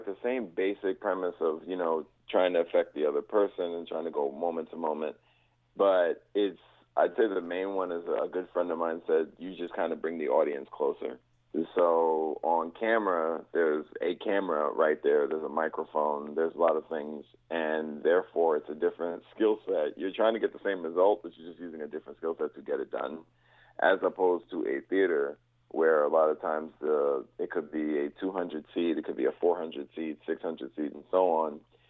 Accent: New York City, New York, United States; Home base is New York City, New York. I was born and raised in New York.

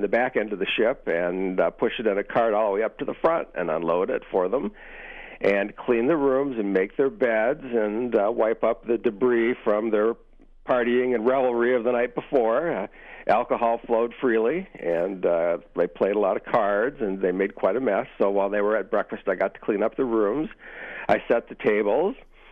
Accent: Sault Ste. Marie, Michigan, United States; when I was growing up in the Sioux, there was one ship, the Edward L. Ryerson, and it was the only one that shook the windows when it blew the whistle.

